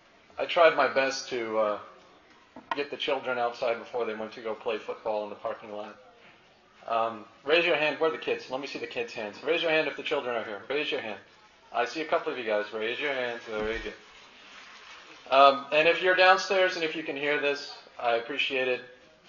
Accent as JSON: {"language": "English", "region": "Virginia", "country": "United States", "tie": "born or raised there", "said": "I grew up in Sikh Foundation of Virginia. I'm very happy to come back here and speak on today."}